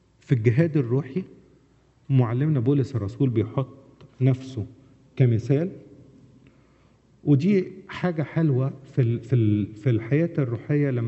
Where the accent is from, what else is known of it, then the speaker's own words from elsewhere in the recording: Egypt; زي ما بنقول عندنا في مصر في الجيش بيان على المعلم